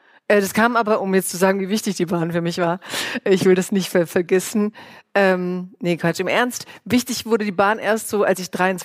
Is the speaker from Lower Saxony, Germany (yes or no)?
no; Baden-Württemberg, Germany; ich komme ja so aus Stuttgarter Speckgürtel und da war Autostadt tatsächlich.